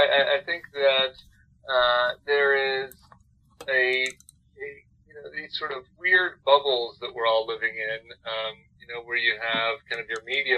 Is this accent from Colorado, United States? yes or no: yes; Colorado, United States; thought about creative ways to open up Colorado, which is my home state.